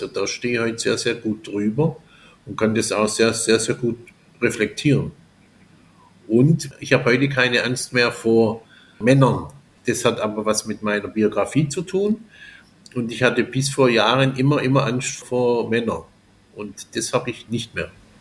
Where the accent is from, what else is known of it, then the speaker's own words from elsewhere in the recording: Baden-Württemberg, Germany; ich bin Schwabe.